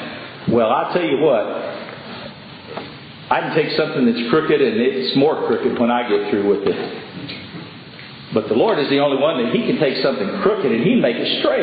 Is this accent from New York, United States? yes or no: no; Texas, United States; Now, I grew up in West Texas where we didn't have much rain.